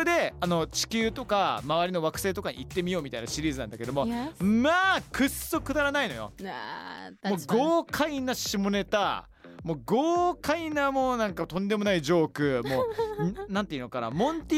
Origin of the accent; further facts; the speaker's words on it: United Kingdom; Japanese is a second language; 僕イギリス人としてはちょっとお話ししたいのが